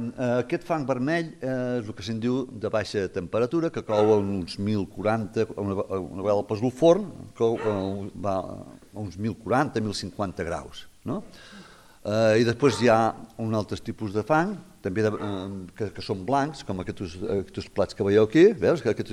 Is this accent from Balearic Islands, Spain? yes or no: no; Tarragona, Catalonia, Spain; born there; now in Gratallops, Spain; fa 25 anys que estic a Gratallops, però jo sóc de Tarragona.